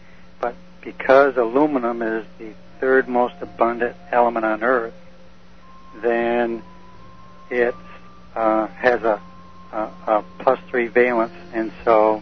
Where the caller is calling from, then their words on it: Manchester, Vermont, United States; I'm from Manchester, Vermont, Dr. Steve.